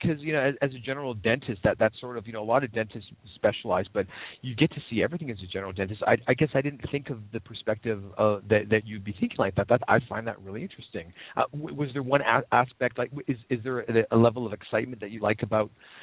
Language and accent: English; Canada; now in United States; I'm Canadian, and I have experience in the Canadian healthcare system